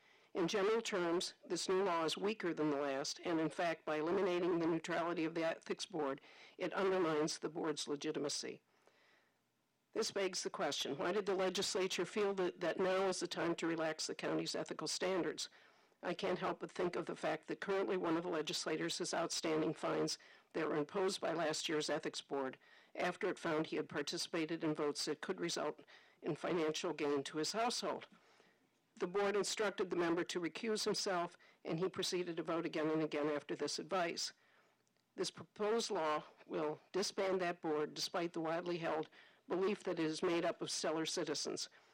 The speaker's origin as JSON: {"language": "English", "town": "Marlboro", "country": "United States", "said": "I'm from Marlboro."}